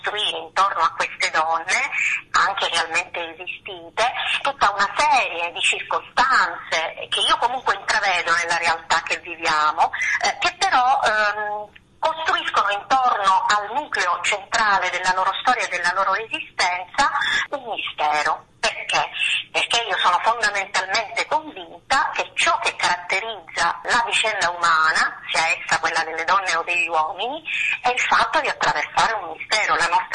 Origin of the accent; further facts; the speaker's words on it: Syracuse, Sicily, Italy; io vengo da Siracusa e quindi io sono cresciuta a pane e tragedie classiche.